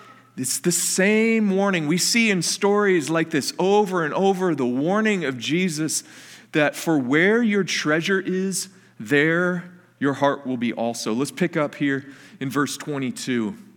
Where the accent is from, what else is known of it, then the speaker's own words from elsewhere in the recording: Detroit, Michigan, United States; I didn't grow up in the Twin Cities. I grew up in the Metro Detroit area.